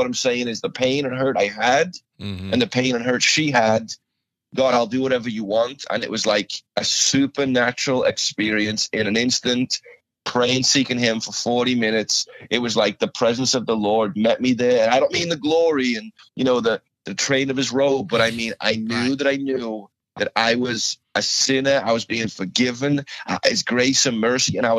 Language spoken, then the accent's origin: English; Liverpool, North West England, United Kingdom; And so it's, you know, and I'm from Liverpool.